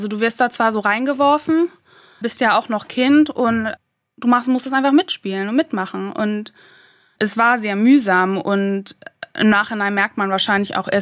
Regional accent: Germany; Ich bin auch aus Deutschland.

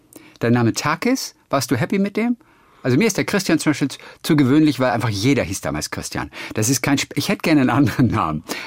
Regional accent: Wedemark, Lower Saxony, Germany; ich bin aufgewachsen in der Wedemark.

